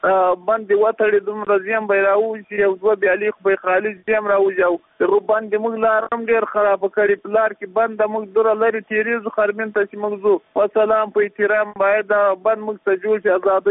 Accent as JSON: {"language": "Pashto", "region": "Paktika", "country": "Afghanistan", "said": "د پکتیکا یو سپکله د کوړې د مشکل د کلی او سیدونکو"}